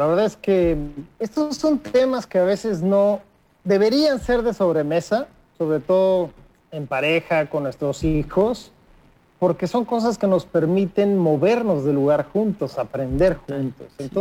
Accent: Mexico; Y yo pensé, en mi país, en México, esto sería casi, casi impensable

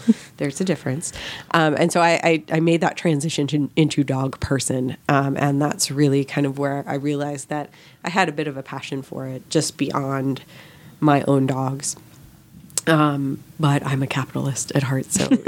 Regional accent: New Jersey, United States; And I'm originally from Jersey. I knew I didn't want to go back there.

